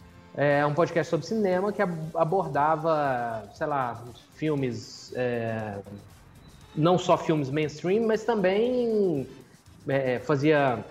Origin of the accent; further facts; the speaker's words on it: Belo Horizonte, Minas Gerais, Brazil; born there; Eu sou nascido em Minas Gerais, Belo Horizonte.